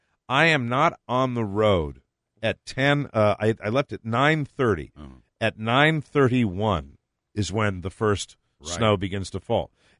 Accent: New England, United States; I'm from New England. I've been there. You've been in snowy climates your whole life.

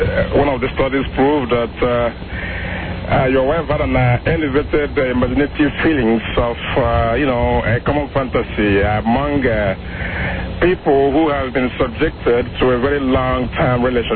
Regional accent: St. Thomas, U.S. Virgin Islands; Well, I'm from St. Thomas.

